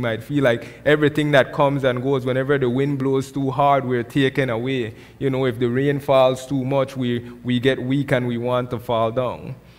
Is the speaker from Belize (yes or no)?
yes; Belize; now in Phoenix, United States; Because I'm from Belize where everything is green.